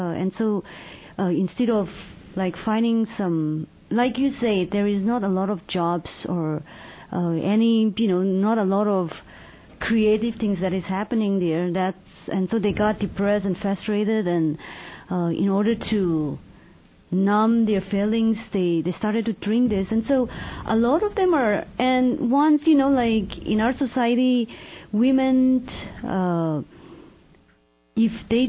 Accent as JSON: {"language": "English", "town": "Ukhrul", "region": "Manipur", "country": "India", "tie": "born or raised there", "second_language": "English", "said": "Like, one of the things that I really miss in Ukhrul is, in my hometown, is that that I can go visit anyone without emailing them or calling them on the phone and make an appointment"}